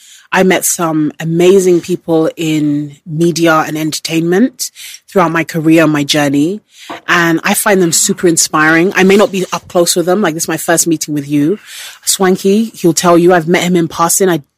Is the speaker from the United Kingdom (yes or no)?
yes; United Kingdom; As a British person, tea is more premium than champagne.